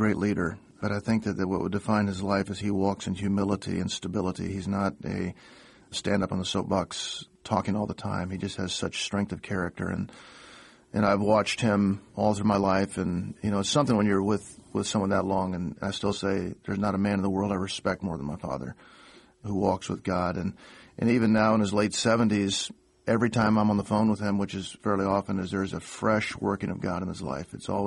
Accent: Oakland, California, United States; born there; I was born in Oakland, California at Oak Knoll Naval Hospital, and about every year or two, we'd move somewhere else in the world.

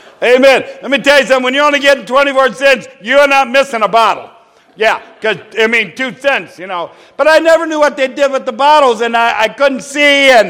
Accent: Ohio, United States; When I grew up in Northern Ohio as a kid in the early 60s, I guess, I was, well, yeah, 7, 8 years old.

